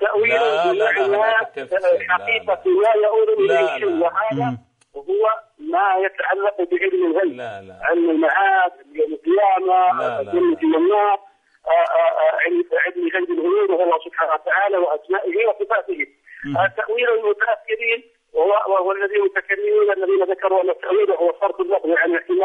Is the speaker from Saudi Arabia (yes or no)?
yes; Saudi Arabia; أنا سعودية، أنا سعودية